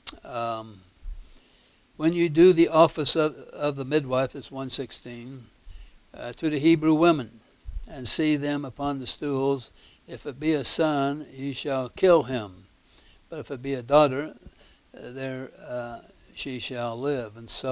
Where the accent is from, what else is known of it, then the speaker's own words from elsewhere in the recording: United States; But, I'm American, you know, I don't know anything about Egypt.